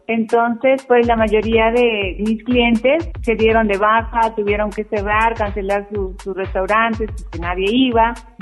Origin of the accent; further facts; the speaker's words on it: Colombia; Voy a poner una venta de arepas, soy colombiano